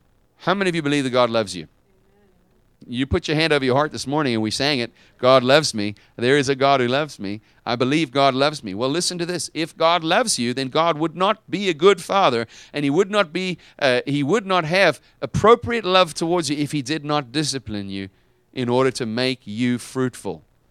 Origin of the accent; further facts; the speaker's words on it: United States; And I say ours because I am American and proud of it.